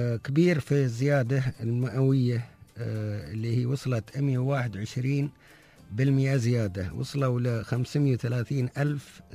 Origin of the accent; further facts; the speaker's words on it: Dubai, United Arab Emirates; تنوع عناصر الجذب عندنا في دبي